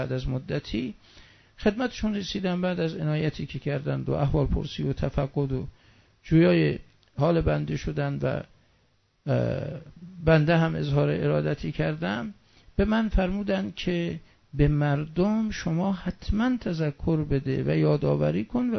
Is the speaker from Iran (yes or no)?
yes; Isfahan, Iran; اگر در آلمان بودم، اگر در ژاپن بودم، اگر برای قرارداد رفته بودم، در شهر خودمون اصفهان بودم یا هر جا بودم